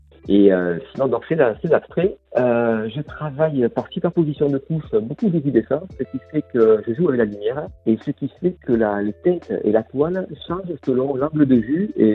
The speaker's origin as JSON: {"language": "French", "town": "Montpellier", "region": "Occitanie", "country": "France", "lives_now": "Aveyron, France", "said": "Voilà, moi je suis pas originaire du Tarn, je réside dans l'Aveyron. Voilà, sinon je suis originaire à la base de Montpellier."}